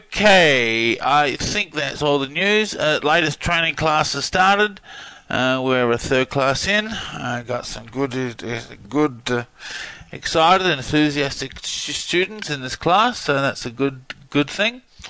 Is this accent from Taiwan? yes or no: no; Australia; seeing I came from the Outback in Australia. Well, born in the near Outback. There you go, that's close enough.